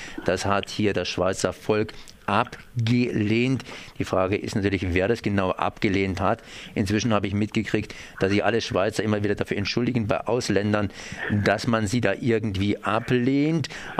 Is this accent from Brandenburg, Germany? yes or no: no; Baden-Württemberg, Germany; Das liegt ja so nahe, dass man hier als Badener sagt, das ist ja fast hier vor der Haustür.